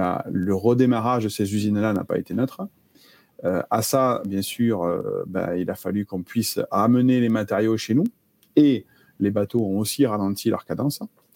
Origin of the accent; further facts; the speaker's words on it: Montpellier, Occitanie, France; ma région d'origine, Montpellier